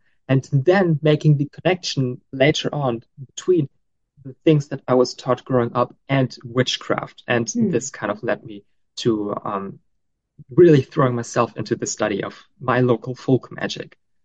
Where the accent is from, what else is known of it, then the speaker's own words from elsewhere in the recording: Germany; I am from Northwestern Germany, born and raised and live here. So I'm very like, I've got deep roots here in this place.